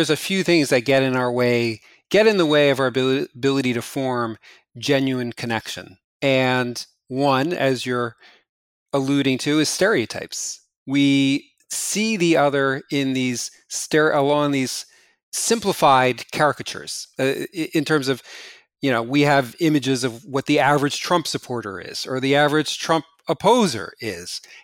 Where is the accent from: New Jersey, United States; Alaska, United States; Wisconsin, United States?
New Jersey, United States; When I go back to New Jersey, my hometown, I'm frequently stereotyped as the egghead academic.